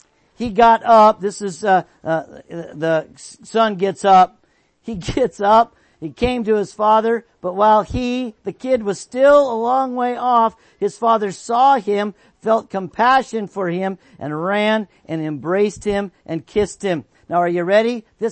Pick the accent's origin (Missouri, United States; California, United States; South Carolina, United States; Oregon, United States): Oregon, United States; I grew up in Oregon.